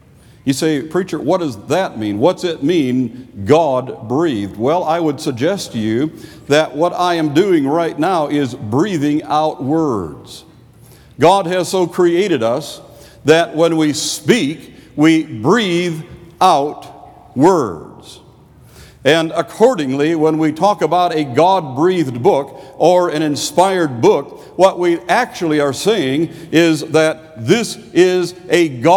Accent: Duluth, Minnesota, United States; I'm from Duluth, Minnesota. It's not the end of the world, but you can see it from there.

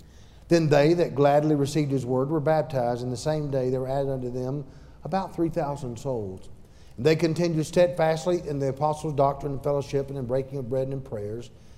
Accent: the South, United States; accent: southern; And by the way, some of y'all are listening to my southern accent.

